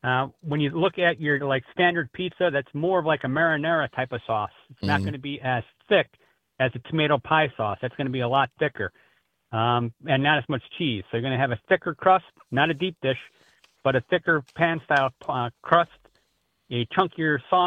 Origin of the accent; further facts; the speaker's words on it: Chicago, Illinois, United States; I'm from Chicago, so I get